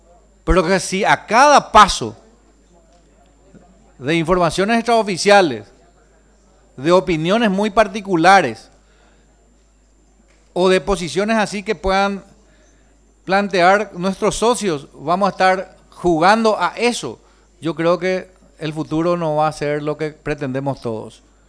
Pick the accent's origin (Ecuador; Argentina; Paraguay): Paraguay; el clamor y el derecho que tenemos como paraguayos